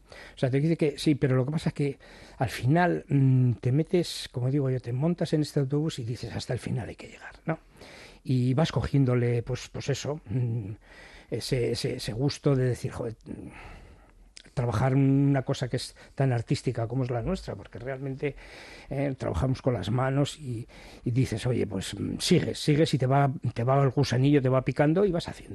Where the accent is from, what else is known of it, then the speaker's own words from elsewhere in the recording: Bilbao, Basque Country, Spain; Iba andando, desde Achuri, que nosotros somos de Achuri